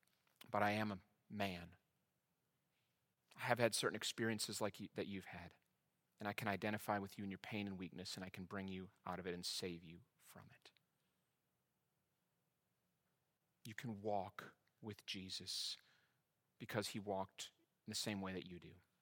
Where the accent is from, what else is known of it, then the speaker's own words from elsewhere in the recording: Shoreview, Minnesota, United States; I'm from Shoreview, Minnesota. If you want to know me, you've got to know I'm from Shoreview, Minnesota.